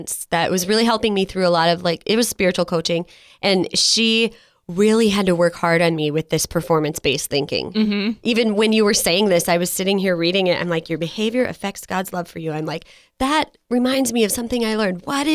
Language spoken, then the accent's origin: English; Midwest, United States; but I know growing up in the Midwest, church was something that everybody does.